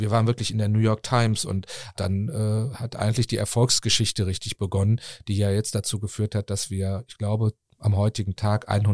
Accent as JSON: {"language": "German", "town": "Cologne", "region": "North Rhine-Westphalia", "country": "Germany", "tie": "born there", "said": "kleinen Fischerdorf am Rhein geboren, nämlich in Porz. Und da gibt es dann schon für den einen oder anderen das Problem. Da darf ich schon nicht mehr sagen, ich bin in Köln geboren, ganz genau."}